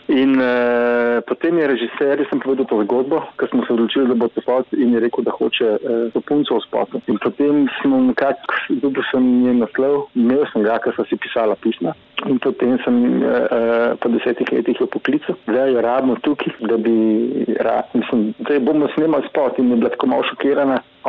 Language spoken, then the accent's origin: Slovenian; Ljubljana, Central Slovenia, Slovenia; jaz sem pač prišel s svojimi starši iz Ljubljane